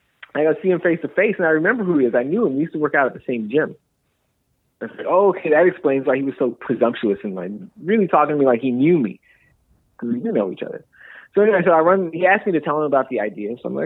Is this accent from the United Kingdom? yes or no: no; Canada; it's a lot of growing up stories about growing up in Canada, but it's also about growing up black. Like for me, it's about growing up black and American in Canada with two halves of your family that don't get along.